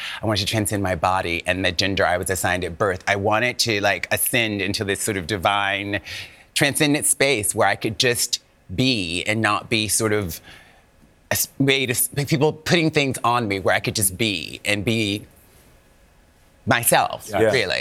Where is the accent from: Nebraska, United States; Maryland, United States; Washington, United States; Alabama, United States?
Alabama, United States; Mobile; I'm from Mobile, Alabama.